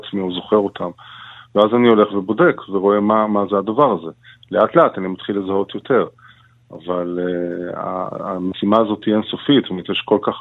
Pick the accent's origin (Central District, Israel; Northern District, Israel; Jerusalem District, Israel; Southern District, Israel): Central District, Israel; Netanya; כמו שבנתניה, שהעיר שאני גדלתי בה, אני זוכר את השטחים הפתוחים האלה